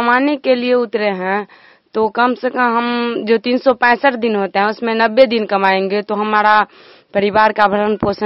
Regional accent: Madhubani, Bihar, India; मधुबनी जिला के।

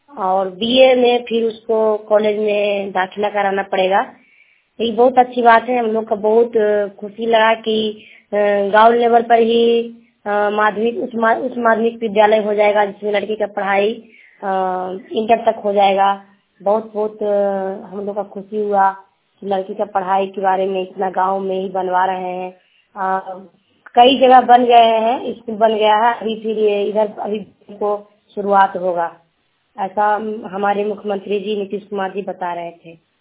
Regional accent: Bihar, India; मैं हरनौत ब्लॉक चोड़ा गांव की रहने वाली हूँ

